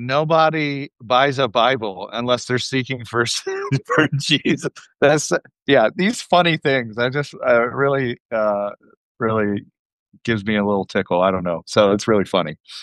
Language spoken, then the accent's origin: English; Oklahoma, United States; born there; also born or lived in Colorado / Arkansas; I was born in Oklahoma, so we came back the next time